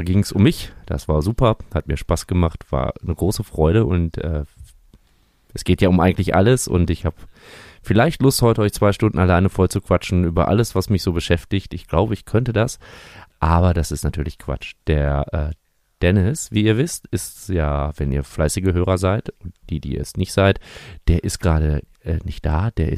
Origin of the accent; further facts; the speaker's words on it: Bielefeld, North Rhine-Westphalia, Germany; ich komme ja aus Bielefeld